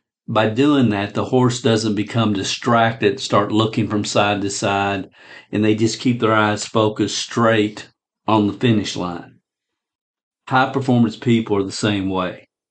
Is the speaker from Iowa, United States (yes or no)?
no; Kentucky, United States; I'm originally from Kentucky.